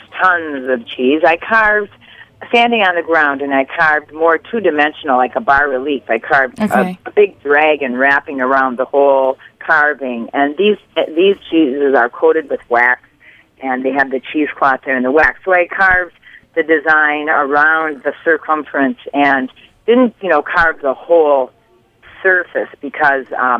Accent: Wisconsin, United States; Well, Ann, I'm from Wisconsin. I'm a cheesehead.

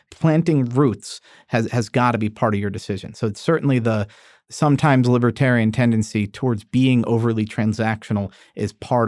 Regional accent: New York, United States; born there; I was born in 1978 in New York.

